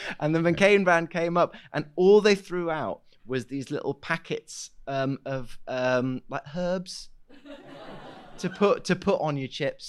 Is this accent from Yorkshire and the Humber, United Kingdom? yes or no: yes; Yorkshire and the Humber, United Kingdom; me and all my mates, we grew up in Yorkshire